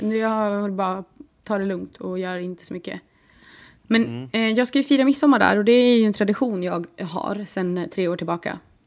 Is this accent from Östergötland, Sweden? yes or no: no; Kolpebo, Dalarna County, Sweden; I Kolpebo, där jag är uppväxt i södra Dalarna